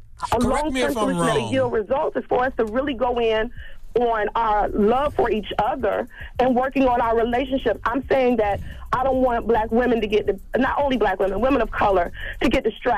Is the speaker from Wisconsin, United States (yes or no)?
no; Jacksonville, Florida, United States; I'm from Jacksonville. How are you doing?